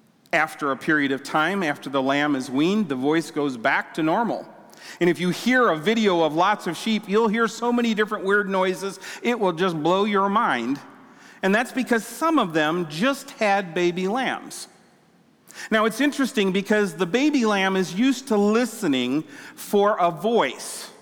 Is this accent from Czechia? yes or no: no; Australia; I grew up in Australia.